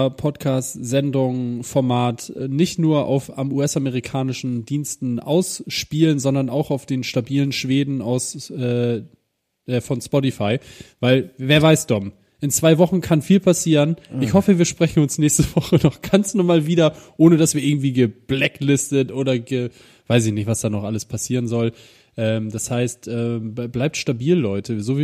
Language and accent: German; Northern Germany, Germany; Das klingt für mich einfach wie so ein Sprichwort, weil Neckar für mich als Norddeutscher so weit weg ist.